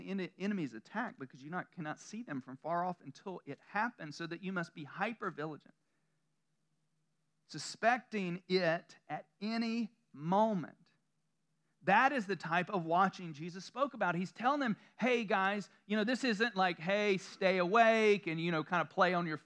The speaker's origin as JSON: {"language": "English", "region": "the South", "country": "United States", "accent": "southern", "said": "My southern accent came out real big right then. I am from the south."}